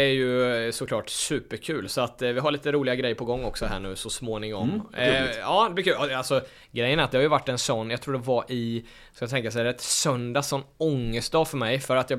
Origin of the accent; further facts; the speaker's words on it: Jönköping, Jönköping County, Sweden; jag är från Småland, Jönköping